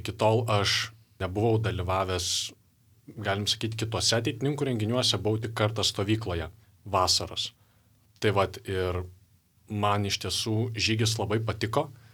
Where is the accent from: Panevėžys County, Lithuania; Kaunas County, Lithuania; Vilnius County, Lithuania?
Vilnius County, Lithuania; Vilnius; esu iš Vilniaus, studijuoju.